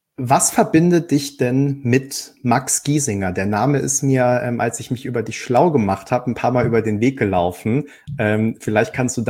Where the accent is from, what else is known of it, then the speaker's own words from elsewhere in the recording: Frankfurt, Hesse, Germany; Fühle ich mich als Frankfurter, ein bisschen als Außenseiter hier.